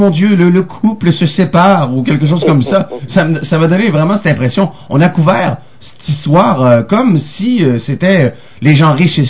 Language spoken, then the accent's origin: French; Quebec, Canada; on est du Québec, on est du Canada, on n'a peut-être pas suivi en entier ce qui s'est passé.